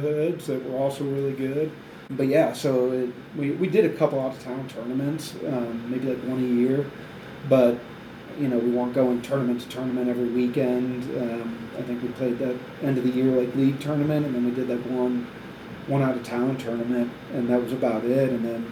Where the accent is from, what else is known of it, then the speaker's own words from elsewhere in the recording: St. Louis, Missouri, United States; Yeah, so I grew up in St. Louis, went to high school at DeSmet.